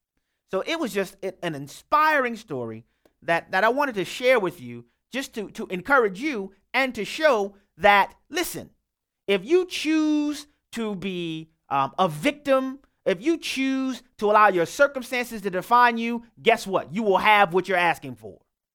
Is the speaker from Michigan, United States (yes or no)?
no; New Orleans, Louisiana, United States; Obviously, y'all know I'm from New Orleans, you know.